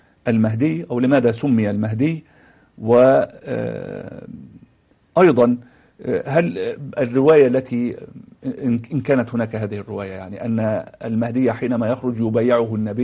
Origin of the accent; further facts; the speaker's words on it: Egypt; نحن عندنا في مصر